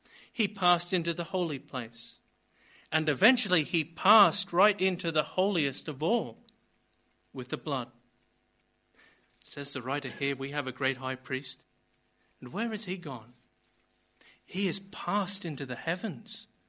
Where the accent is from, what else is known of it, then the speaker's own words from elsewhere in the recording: Australia; And you see, as an Australian, I think all our chances were blown when our Prime Minister went there and put his arm around the Queen.